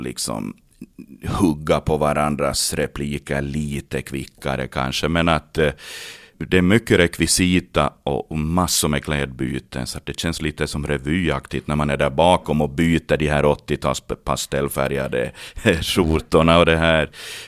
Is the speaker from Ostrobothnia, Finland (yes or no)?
yes; Närpes, Ostrobothnia, Finland; now in Vaasa, Finland; jag bor ju i Vasa här sen länge, men att jag är ju uppvuxen i Närpes och där har jag mina föräldrar och min syster